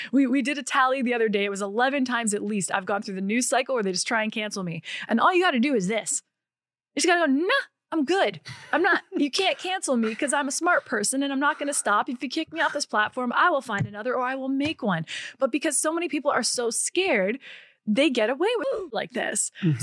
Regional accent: Canada; I'm Canadian, I know that.

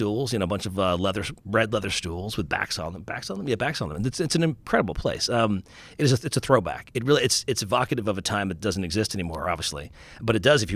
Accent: Long Island, New York, United States; I grew up in Long Island.

